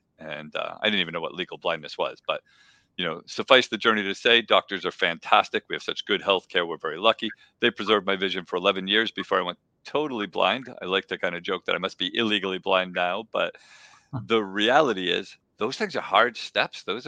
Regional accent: Colebrook, New Hampshire, United States; also born or lived in Nashua; You know, I grew up here in New Hampshire. I was born in Nashua, grew up in Colebrook, so I kind of covered both ends.

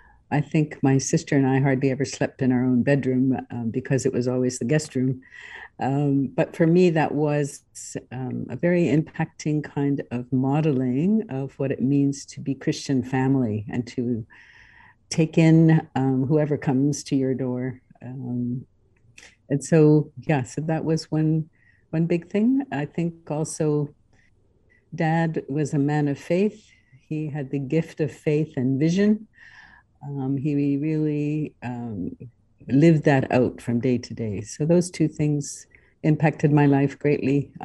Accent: Mukinga, Zambia; a school and church, of course, and the hospital was built by my dad.

